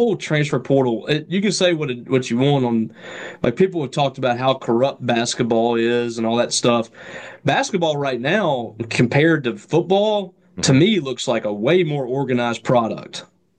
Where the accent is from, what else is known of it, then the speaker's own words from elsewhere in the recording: Texas, United States; now in Mississippi, United States; I grew up in Texas. I lived there for 3 years.